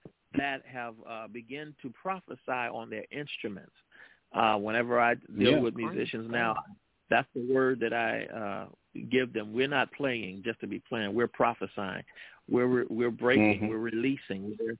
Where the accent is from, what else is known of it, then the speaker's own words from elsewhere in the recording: Compton, California, United States; From the time that I grew up here in Compton, where I'm